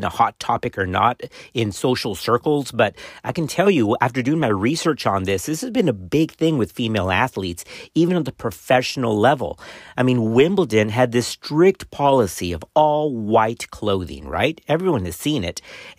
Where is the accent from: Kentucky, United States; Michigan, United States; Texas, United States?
Texas, United States; I grew up in South Texas on the border of Mexico. I mean, everybody had sweat stains.